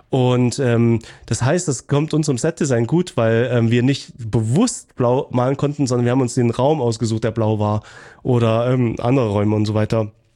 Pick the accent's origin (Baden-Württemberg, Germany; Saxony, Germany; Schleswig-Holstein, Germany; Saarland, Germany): Saxony, Germany; Remse; ich komme ja aus Nähe Klauchau, aus Rems, ist ein ganz kleines Dorf.